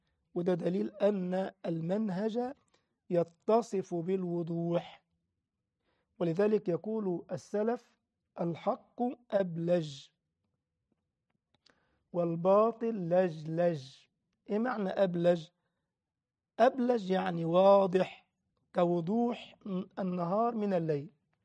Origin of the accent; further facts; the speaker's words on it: Egypt; لما مثلا أبو حملات ده عندنا في مصر، راجل صحفي علماني